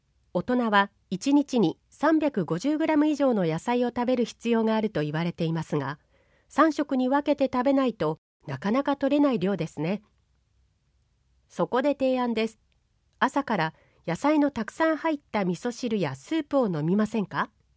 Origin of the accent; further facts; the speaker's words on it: Yokohama, Kanagawa, Japan; 私は菅田町で生まれ育ち3世代同居で育った影響で、幼い頃から高齢者の暮らしや福祉に関心がありました。